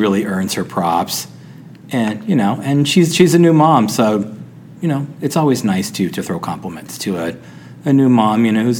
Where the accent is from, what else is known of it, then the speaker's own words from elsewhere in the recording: California, United States; And I'm from Southern California.